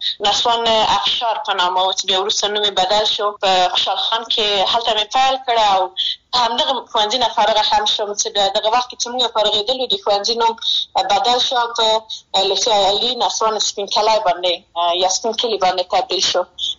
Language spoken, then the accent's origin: Pashto; Maidan Wardak, Afghanistan; زه د میدان وردګ ولایت څخه یم